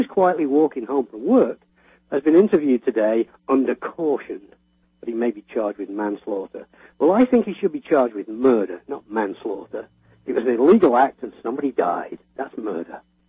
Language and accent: English; England, United Kingdom; I mean, I'm English, as you know.